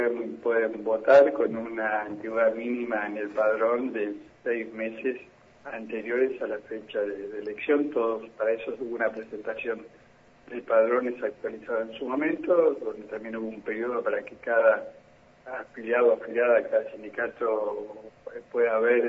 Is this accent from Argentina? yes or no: yes; Bariloche, Río Negro, Argentina; y yo que, bueno, soy de Bariloche.